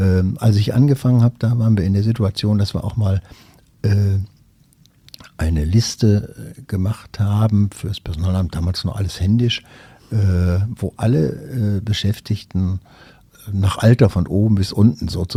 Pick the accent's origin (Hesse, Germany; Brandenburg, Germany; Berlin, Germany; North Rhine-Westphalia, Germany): North Rhine-Westphalia, Germany; Oberhausen; ich bin relativ im Grünen groß geworden, zwar in einer Großstadt in Oberhausen, aber direkt neben einem Wald gewohnt, den sogenannten Dunkelschlag.